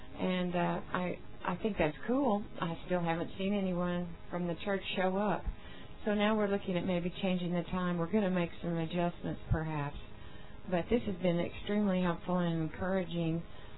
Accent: Oklahoma, United States; from Oklahoma, and it's been discouraging to us in Oklahoma that it's difficult to get the message out.

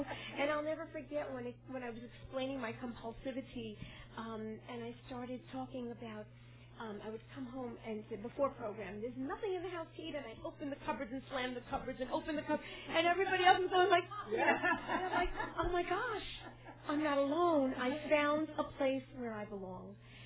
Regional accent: New York, United States; I'm from New York.

